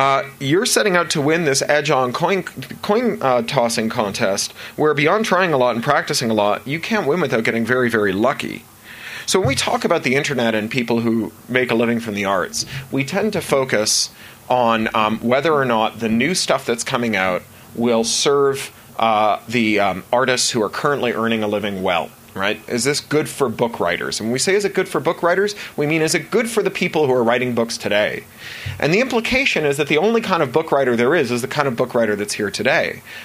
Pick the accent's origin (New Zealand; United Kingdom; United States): United Kingdom; I live in the United Kingdom, as you can tell from my accent.